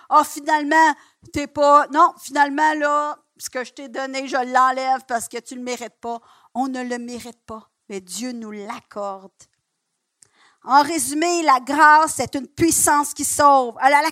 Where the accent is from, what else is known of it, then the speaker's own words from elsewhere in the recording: Quebec, Canada; On est Québécois un petit peu agressifs, hein?